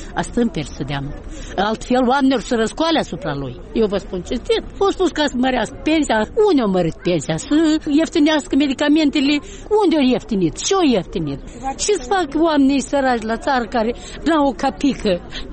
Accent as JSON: {"language": "Romanian", "country": "Moldova", "said": "De ce să felicit în limba rusă dacă noi suntem moldoveni?"}